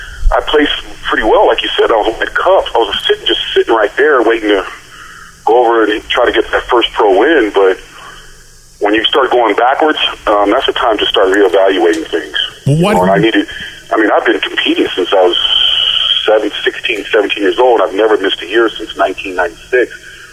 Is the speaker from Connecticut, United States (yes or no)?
no; Las Vegas, Nevada, United States; once I moved here to Vegas, I came home because my hometown, I was born and raised here. My family wanted me to come home, and my uncles and my family's here.